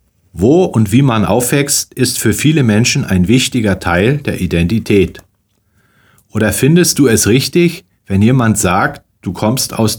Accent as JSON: {"language": "German", "region": "East Germany", "country": "Germany", "tie": "born there", "said": "Ich wurde in der DDR geboren."}